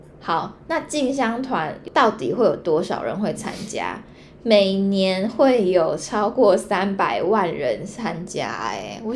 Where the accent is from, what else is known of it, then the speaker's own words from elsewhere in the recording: Hualien, Hualien County, Taiwan; 因为我是花莲人嘛，然后所以我从小的时候就蛮常去溪边玩水。